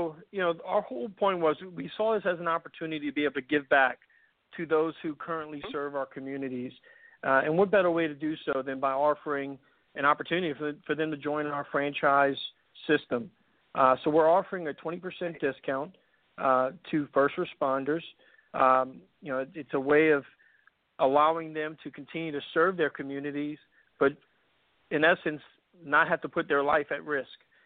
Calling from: Metairie, Louisiana, United States; From our corporate headquarters based in Metairie, Louisiana.

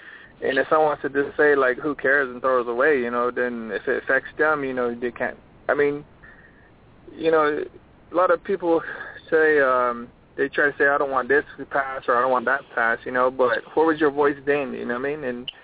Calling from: Arizona, United States; I was calling from Arizona again.

